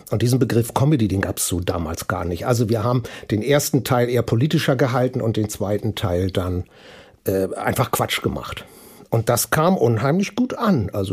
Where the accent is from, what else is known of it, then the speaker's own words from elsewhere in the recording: Hamburg, Germany; Und dann bin ich in der Finkenau geboren. Und bin im Wesentlichen in Rahlstedt groß geworden. Oder klein geblieben, wie man das immer sagen will.